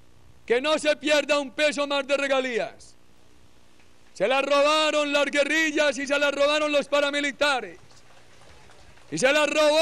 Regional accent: Antioquia, Colombia; Mi tierra pequeña, mi patria chica, mi comarca, no es tan rica como se piensa. Antioquia es arrugada en la topografía, no tiene petróleo.

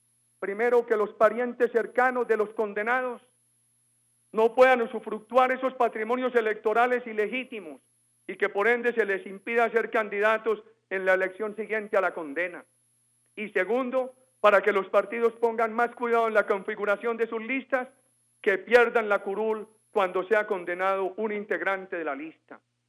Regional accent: Antioquia, Colombia; en esas dos zonas de mi tierra, las limítrofes con Córdoba, donde había una gran presencia paramilitar, el Bajo Cauca y Urabá

